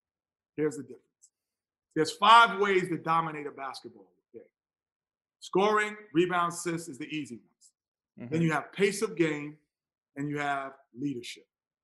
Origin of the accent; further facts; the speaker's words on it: Queens, New York, United States; and I'm from Queens